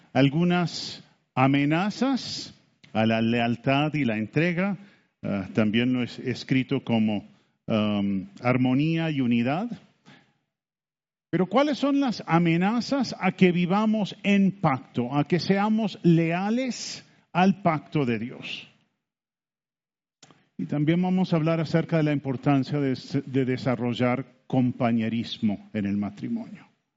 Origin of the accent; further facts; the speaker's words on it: Uruguay; now in Bogotá, Colombia; Yo soy uruguayo, descendiente de norteamericanos. Y llevamos 30 años viviendo en Bogotá.